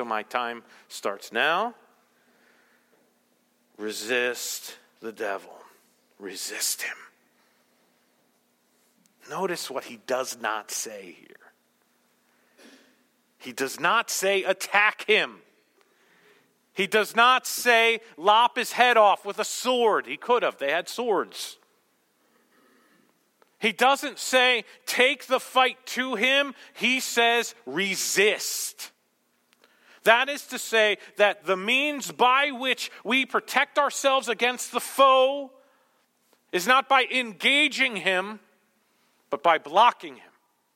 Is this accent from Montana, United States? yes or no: yes; Montana, United States; also born or lived in New Jersey; I spent most of my childhood in southeastern Montana. I was born in New Jersey, and then when I was about 9, I moved to southeastern Montana.